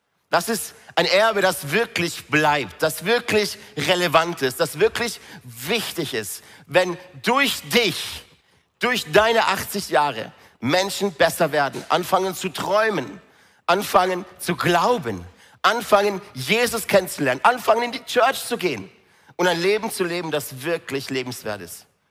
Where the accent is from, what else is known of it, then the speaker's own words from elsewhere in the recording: Singen, Baden-Württemberg, Germany; Ich komme ja aus Singen.